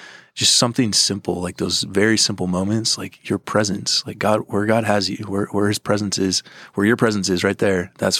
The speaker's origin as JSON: {"language": "English", "region": "Texas", "country": "United States", "tie": "born or raised there", "said": "I figured growing up in Texas, going to school in California, it's useful."}